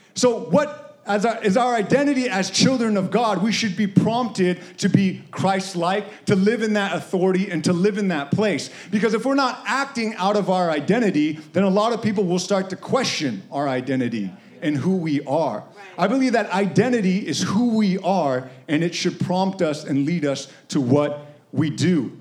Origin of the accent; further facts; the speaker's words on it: United States; born there; as a Korean American, I think about my identity and knowing that I was born in the United States as American, but being culturally Korean